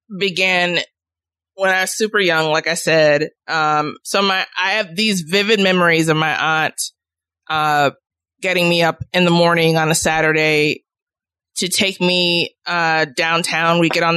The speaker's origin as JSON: {"language": "English", "town": "Chicago", "region": "Illinois", "country": "United States", "tie": "born or raised there", "said": "but I grew up in the Chicago housing project. So I had family that lived in Cabrini Green and we visited there all of the time."}